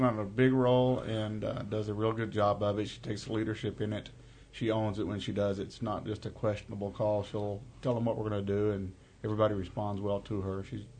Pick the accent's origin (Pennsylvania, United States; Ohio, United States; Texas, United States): Texas, United States; Rockdale; also born or lived in Wrangell, Alaska; Originally, I'm from Central Texas, a small town called Rockdale, and that's where I grew up, and then I moved back and forth up to Alaska and was in Wrangell for 13 years and coached over there for nine.